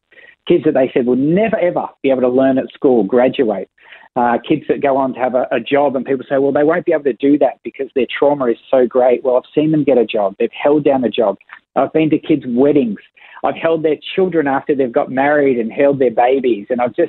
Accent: Australia; So I grew up in Australia

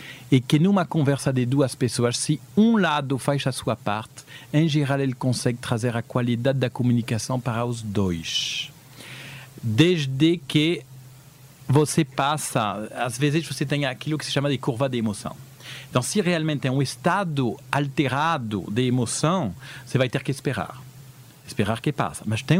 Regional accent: France; moved away as an adult; now in Brazil; meu sotaque, ó, eu nasci no Brasil, né? Mas com 4 anos eu fui para a França e eu voltei com 26.

